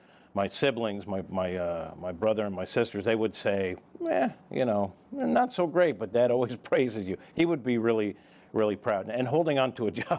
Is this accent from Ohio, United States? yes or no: no; New York, United States; also born or lived in Philadelphia / Kansas City; now in St. Louis, United States; I'm a guy from New York, came here actually from Philadelphia, then Kansas City